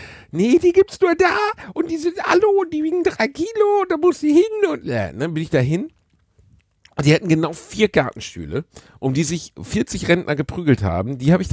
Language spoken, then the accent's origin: German; North Rhine-Westphalia, Germany; Wir sind im Ruhrpott aufgewachsen.